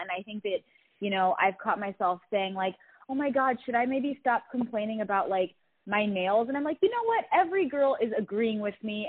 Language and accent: English; Frisco, Texas, United States; So like, I grew up around the Frisco area. So, like, I used to drive to Icon when I was there.